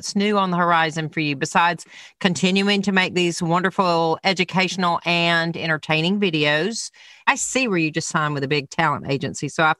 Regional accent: the South, United States; Because, you know, I'm from the South. We fry everything.

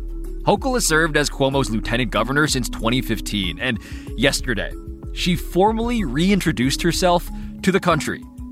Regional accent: New York, United States; Now, as a New Yorker, I will be honest here.

